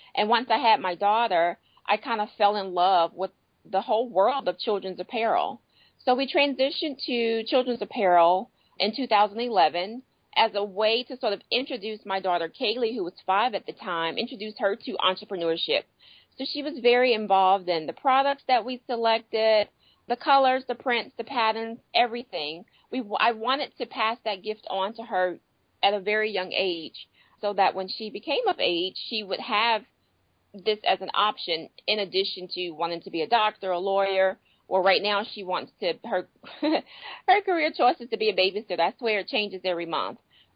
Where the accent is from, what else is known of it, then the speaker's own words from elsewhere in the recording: Virginia, United States; I'm an East Coast girl, born and raised in Virginia. I'm the oldest of 12.